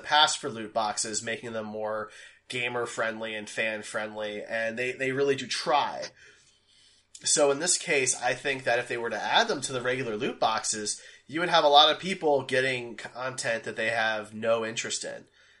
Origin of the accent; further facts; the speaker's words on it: Philadelphia, Pennsylvania, United States; born there; which I was born in Philly, so maybe I'll go with that team.